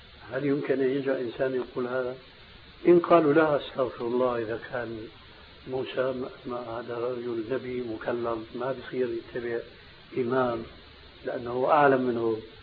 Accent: Damascus, Damascus Governorate, Syria; هناك عندنا في دمشق المسجد الأموي في 4 محاريب

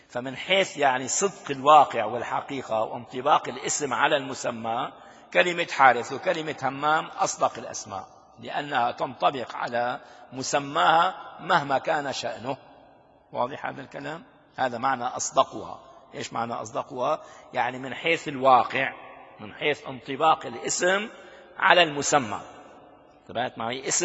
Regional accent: Damascus, Damascus Governorate, Syria; عندنا في دمشق الشام

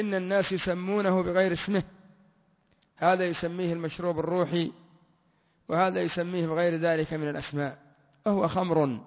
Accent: Yemen; هنا عندنا في اليمن

